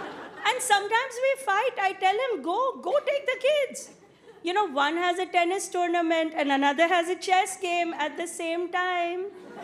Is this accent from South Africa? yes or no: no; India; And now that I'm an Indian auntie, by the way, shout out to all my Indian aunties.